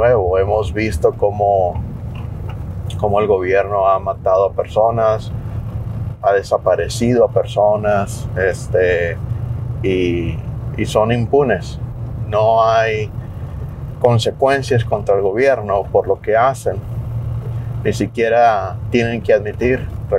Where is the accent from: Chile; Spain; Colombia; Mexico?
Mexico; Yo soy de México y en México tener armas es prácticamente imposible para un ciudadano.